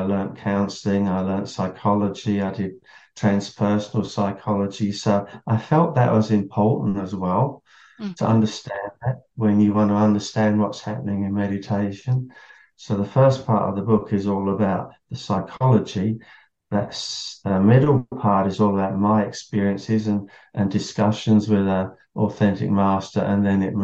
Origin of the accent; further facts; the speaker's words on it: England, United Kingdom; moved away as an adult; now in Australia; I grew up in the Church of England. I grew up in England, actually.